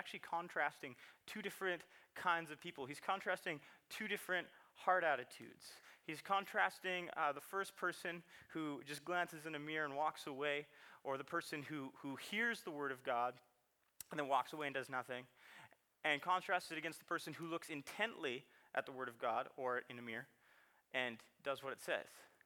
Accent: Canada; I'm not going to shout like he did. Maybe if I get fired up, I will later, but I'm Canadian, so I'm just going to take it slow.

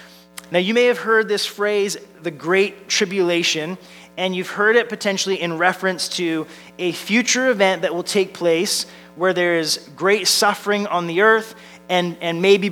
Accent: Victoria, British Columbia, Canada; Now, I grew up on the West Coast. I grew up in Victoria

